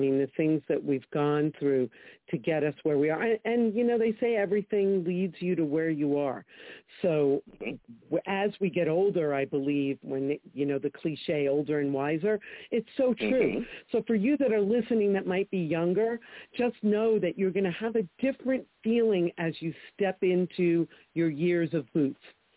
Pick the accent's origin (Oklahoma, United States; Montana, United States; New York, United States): New York, United States; Brooklyn; I grew up in Brooklyn, and we used to fall asleep to the train going by, to the garbage cans rattling